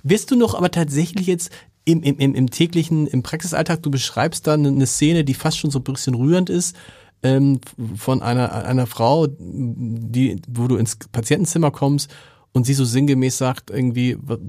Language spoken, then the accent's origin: German; Harburg, Hamburg, Germany; ich komme aus Harburg